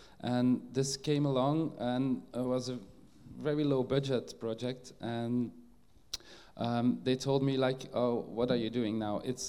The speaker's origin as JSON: {"language": "English", "town": "Ghent", "region": "Flanders", "country": "Belgium", "second_language": "English", "said": "Belgium is divided into communities, the French-speaking part and the Dutch-speaking part, and I come from the Dutch-speaking part and the city there, Ghent."}